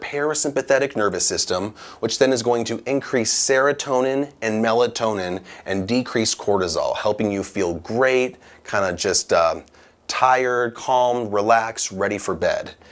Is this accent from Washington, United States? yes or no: yes; Seattle, Washington, United States; Since I'm from Seattle, it tends to rain a lot. So to me, it just puts me back at home.